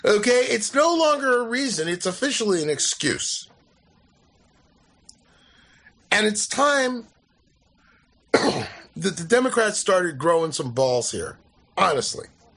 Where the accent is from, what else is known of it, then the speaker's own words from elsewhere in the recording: United States; as an American myself